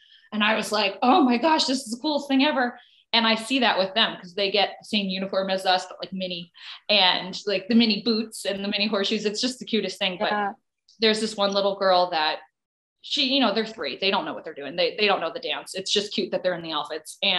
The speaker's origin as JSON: {"language": "English", "region": "New Jersey", "country": "United States", "tie": "born or raised there", "moved": "as an adult", "said": "I grew up in New Jersey. You know, my friends live in Philly. I went to Penn State. I worked in Boston. So I've really done the Northeast"}